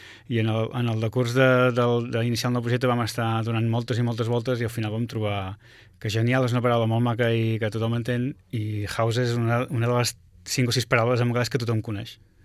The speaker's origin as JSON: {"language": "Catalan", "town": "Girona", "region": "Catalonia", "country": "Spain", "tie": "born there", "said": "Soc nascut a Girona i sóc arquitecte."}